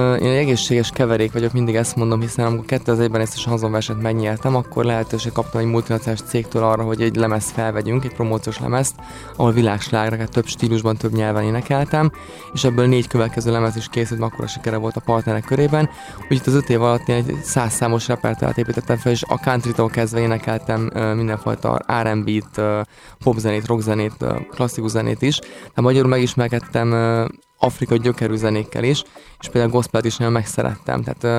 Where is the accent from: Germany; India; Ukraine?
Germany; szokták rám mondani, hogy kozmopolita vagyok, mert Németországban nőttem fel, Franciaországban diplomáztam